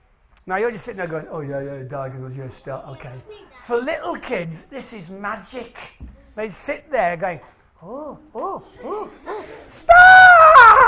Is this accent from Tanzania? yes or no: no; York, Yorkshire and the Humber, United Kingdom; Oh, and I'm from Old York, there you go.